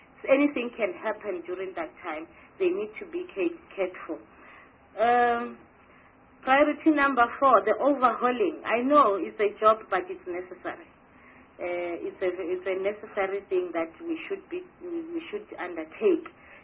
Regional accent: Mpumalanga, South Africa; I'm coming from Mpumalanga in the area that is called former KwaNdebele area

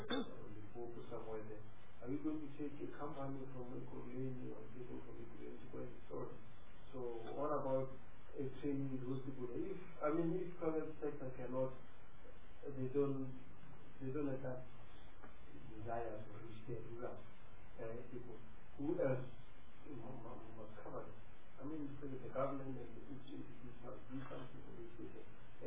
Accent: Ukraine; English is a second language; For example, I'm from Ukraine, but 259 only from there.

